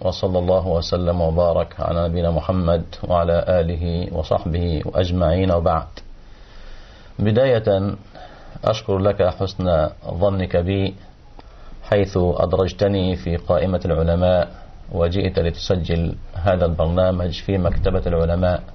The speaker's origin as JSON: {"language": "Arabic", "town": "Al-Shin", "region": "Gharbia", "country": "Egypt", "tie": "born or raised there", "said": "أعمل إماما وخطيبا في أوقاف الغربية بمسجد النور في قريتي الشين."}